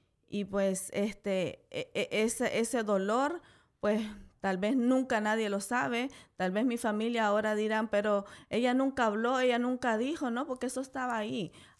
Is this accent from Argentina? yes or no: no; Nicaragua; Yo soy de Nicaragua, mi hermosa Nicaragua, y pues en ese proceso mis papás, pues venimos de familia pobre, no somos de familia adinerada